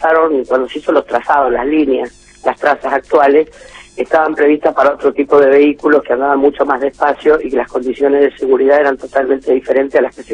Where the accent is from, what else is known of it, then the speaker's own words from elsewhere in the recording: Mendoza, Argentina; yo que soy mendocina